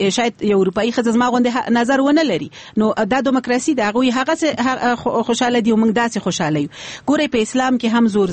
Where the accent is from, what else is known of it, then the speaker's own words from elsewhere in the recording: Afghanistan; زه د یو افغان په توګه ما په افغانستان کې ژوند کړی دی زه د افغاني ټولنې خبره کړم